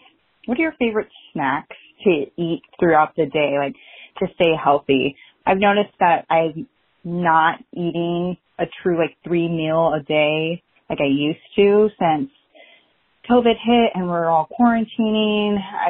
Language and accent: English; Portland, Oregon, United States; I'm from Portland, Oregon.